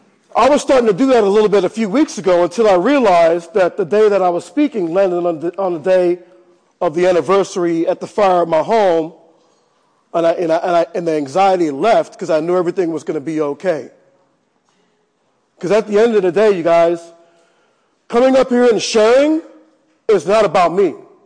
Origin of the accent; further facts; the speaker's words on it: Walnut Creek, California, United States; I grew up in Walnut Creek. I didn't look like everybody else growing up in Walnut Creek. Didn't sound like everybody else growing up in Walnut Creek.